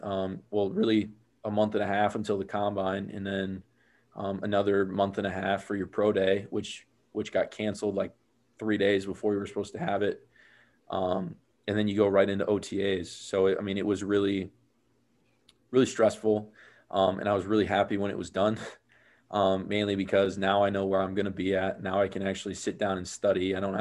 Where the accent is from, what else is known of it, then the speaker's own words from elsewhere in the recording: Minnesota, United States; My hometown is actually only an hour away from Minneapolis. So it was really, really awesome to be that close to home